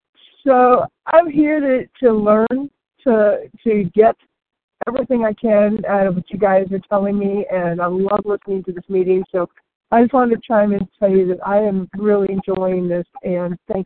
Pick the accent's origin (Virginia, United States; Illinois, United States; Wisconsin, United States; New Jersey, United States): Virginia, United States; I'm compulsive overeater from Virginia